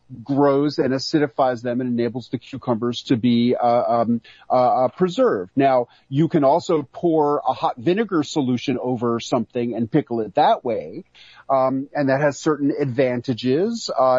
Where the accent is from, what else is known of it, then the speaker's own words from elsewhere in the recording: New York City, New York, United States; You know, I, as a kid growing up in New York City, I was crazy about pickles.